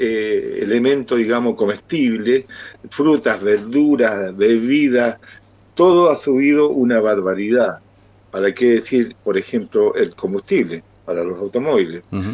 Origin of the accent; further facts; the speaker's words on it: Concón, Valparaíso, Chile; No, yo vivo de toda la vida acá en Chile, okay. Especialmente en Concón.